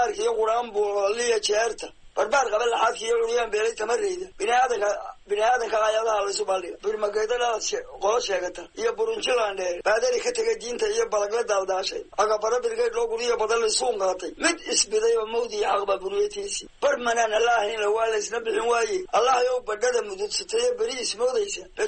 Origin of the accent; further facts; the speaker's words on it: Caynabo, Sool, Somalia; also born or lived in Buuhoodle; waxaan ku barbaaray 10 kaal Caynaba iyo agagaarkeeda joogay mooyaane, xoolo dhaqatan ku barbaaray. inta ugu badanna waxaan ku noolaa Balidhiga Alayda, barbaarnimadaydi agagaarka Balidhiga baan ku noolaa iyo agagaarka Buuhoodle labada.